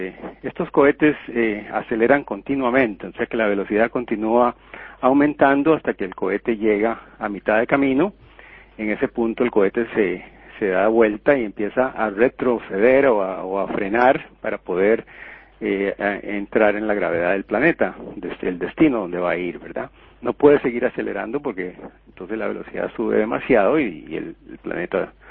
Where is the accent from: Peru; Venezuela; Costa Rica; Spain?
Costa Rica; Eso lo estamos haciendo también en Costa Rica, en mi país